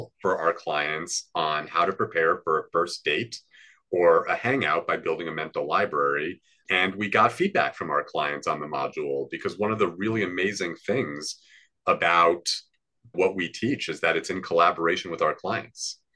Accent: New York City, New York, United States; I am from a little known street in northern Manhattan, from the neighborhood called Washington Heights. And something that's really cool is that five generations of my family have spent some time living on that street.

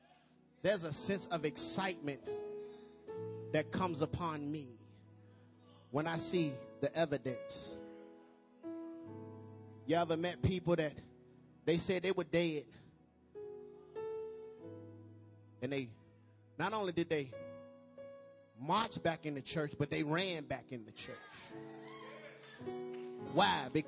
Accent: Petersburg, Virginia, United States; also born or lived in New Orleans; You know, I'm from Petersburg by way of New Orleans.

